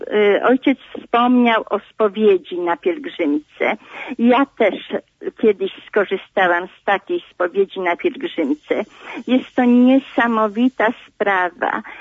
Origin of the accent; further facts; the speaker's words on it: Poddębice, Łódź Voivodeship, Poland; Ja jestem z Poddębic.